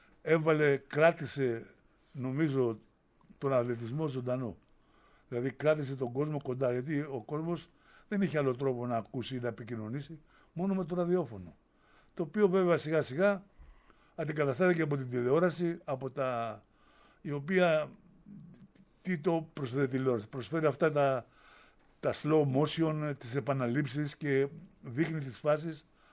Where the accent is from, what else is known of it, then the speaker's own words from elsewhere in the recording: Volos, Thessaly, Greece; Στην πόλη μου στο Βόλο υπήρχαν 4-5 ομάδες ερασιτεχνικές.